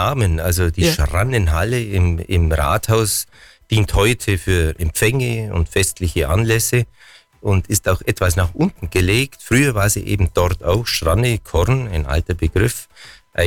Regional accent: Bavaria, Germany; das Getreide hat man ja bis zum Zweiten Weltkrieg oder vielleicht auch noch kurz danach bei uns im Allgäu auch angebaut

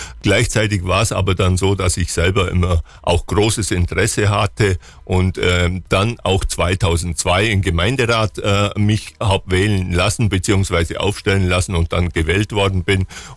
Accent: Marktoberdorf, Bavaria, Germany; born there; now in Unterthingau, Germany; Ich bin gebürtiger Marktoberdorfer, habe aber dann ja mit 21 Jahren schon geheiratet und nach Untertingau geheiratet, meine Frau, wie gesagt, von Untertingau

